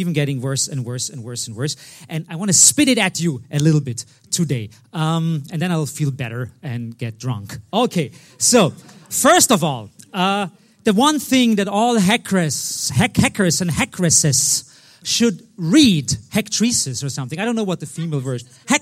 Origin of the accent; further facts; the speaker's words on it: Austria; I'm from Austria. Austria is known for music and mass murder